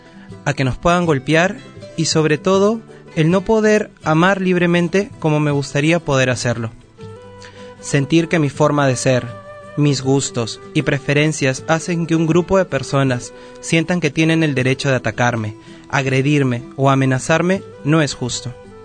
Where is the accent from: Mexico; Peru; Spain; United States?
Peru; moved away; Soy peruano, vivo con mi novio hace 3 años y soy persona.